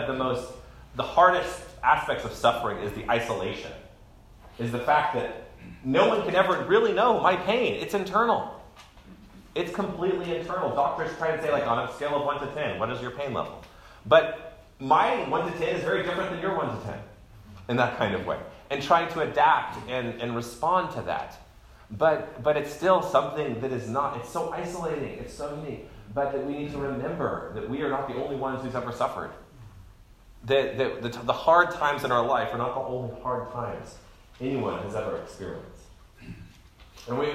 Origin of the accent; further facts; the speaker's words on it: Texas, United States; And so eventually people were like, where are you from? Texas. Okay